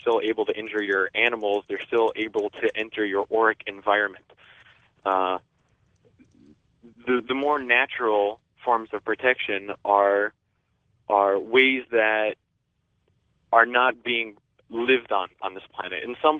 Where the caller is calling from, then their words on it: New York City, New York, United States; I'm calling from New York City.